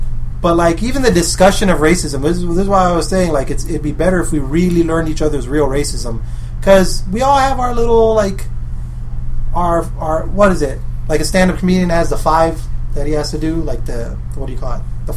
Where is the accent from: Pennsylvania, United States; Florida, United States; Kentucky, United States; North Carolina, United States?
Florida, United States; South Miami; I grew up. I'm from South Miami. I'm from, and I'm talking about the people I know.